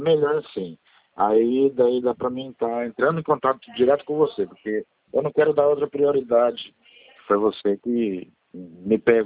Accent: Campinas, São Paulo, Brazil; Eu trabalho lá em Valinhos, né, na prefeitura, mas eu sou daqui de Campinas também.

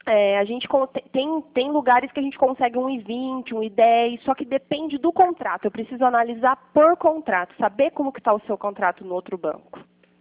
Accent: Pirassununga, São Paulo, Brazil; Eu sou de Pirassununga

